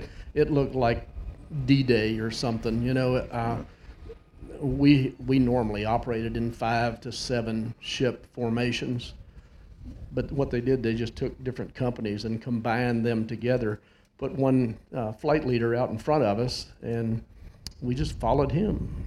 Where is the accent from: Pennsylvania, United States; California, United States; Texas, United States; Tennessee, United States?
Tennessee, United States; Memphis